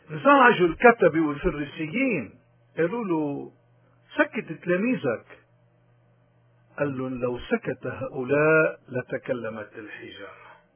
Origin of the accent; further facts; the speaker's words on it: Lebanon; ما فينا كلبنانيين نشوف الغلط ونسكت عنه